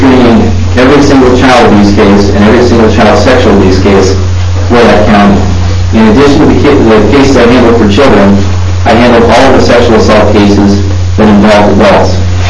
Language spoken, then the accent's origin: English; Eugene, Oregon, United States; I'm a native Oregonian. I was born in Eugene in 1969.